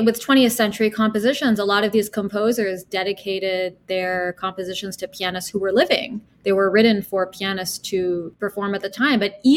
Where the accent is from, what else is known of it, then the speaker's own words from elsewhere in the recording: Washington, District of Columbia, United States; born there; Well, I was born in Washington, D.C.